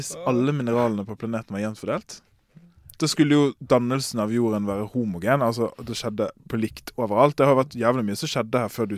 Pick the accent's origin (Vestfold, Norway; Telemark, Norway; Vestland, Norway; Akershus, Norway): Vestland, Norway; Follnes; Men det altså sånn at Sotra har to øyer. Lille Sotra og Store Sotra. Og jeg fra Lille Sotra. Mm-mm. Follnes, Anglevik, for de av dere som lokalkjent.